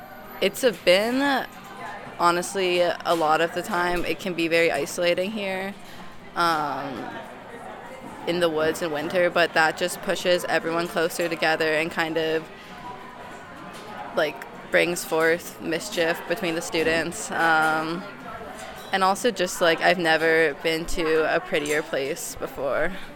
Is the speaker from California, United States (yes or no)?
yes; Los Angeles, California, United States; Well, I'm from Los Angeles, so it's very different here than there.